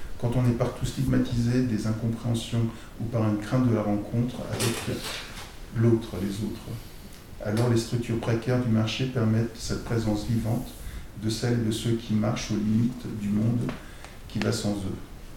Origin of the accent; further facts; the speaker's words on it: France; je lui ai répondu, mais tu sais, je suis français. Aussi français, pas seulement, mais aussi.